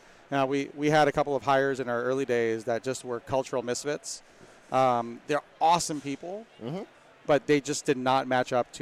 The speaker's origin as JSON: {"language": "English", "town": "Austin", "region": "Texas", "country": "United States", "said": "I'm from Austin, Texas."}